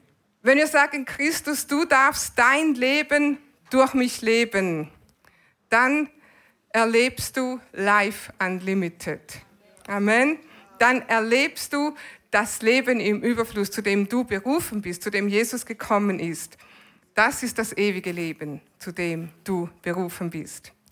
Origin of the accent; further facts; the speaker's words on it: Switzerland; wir mögen Schnee als Schweizer